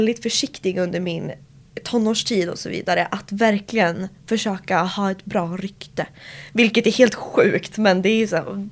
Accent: Gävleborg County, Sweden; i en liten stad som heter Söderhamn. Och den ligger typ 3 timmar ovanför Stockholm. Det är i närheten av Gävle, om du vet vart det ligger. Så där föddes jag. Och jag bodde där fram tills 2019.

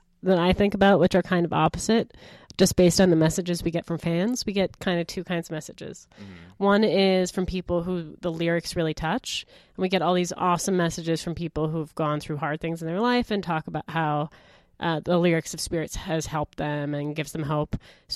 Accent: Milwaukee, Wisconsin, United States; now in Canada; I'm actually an American transplant to Canada.

